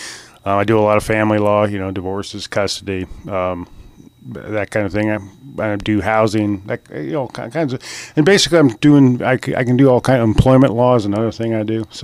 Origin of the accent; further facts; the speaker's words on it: Cincinnati, Ohio, United States; also born or lived in Illinois / Wisconsin; So I've moved around. I was Ohio, Illinois, Wisconsin, now Kentucky. So, but I was in Cincinnati. I graduated from high school in Cincinnati.